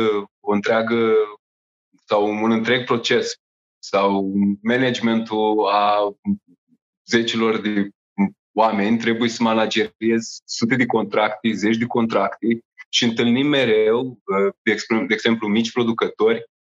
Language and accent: Romanian; Romania; suntem în România, suntem români, suntem canaprenori